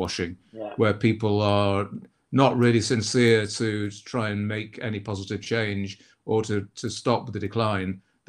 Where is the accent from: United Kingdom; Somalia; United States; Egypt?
United Kingdom; Scarborough, Yorkshire and the Humber; my former family business was located in my hometown of in the northeast of England, in North Yorkshire, and a town called Scarborough